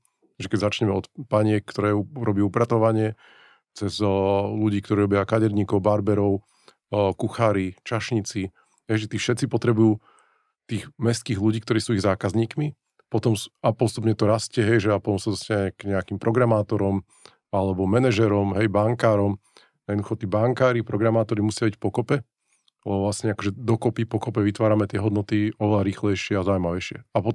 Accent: Žilina, Žilina Region, Slovakia; Som zo Žiliny, hej, že to nie je len téma Bratislavy alebo Košic, čo sú dve veľké mesta.

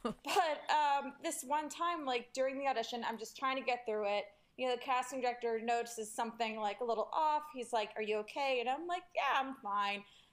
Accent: Atlanta, Georgia, United States; So I got into it because growing up, I grew up in Atlanta, and my mom would take me to see shows at the local theater there

